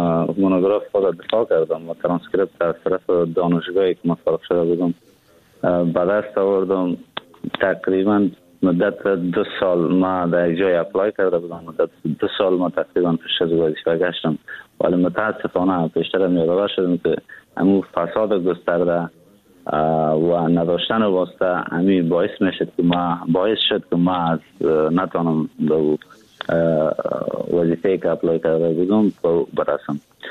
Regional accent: Afghanistan; now in Turkey; ما تقریبا مدت یک ماه یا کمتر میشه که از افغانستان بیرون آمدم، بیرون شدم، فعلاً هم به ترکیه بسر میدارم.

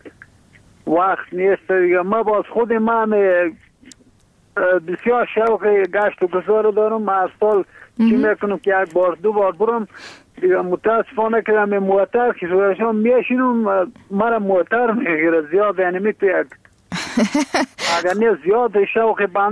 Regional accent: Bamyan, Afghanistan; ما خود راستی از بامیان هستیم

